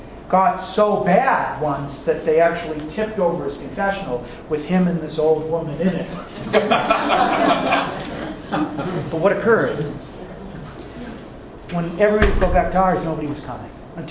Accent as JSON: {"language": "English", "region": "New England", "country": "United States", "tie": "born or raised there", "said": "When I was young, growing up in New England, I'm not sure if there were any advertisements down here"}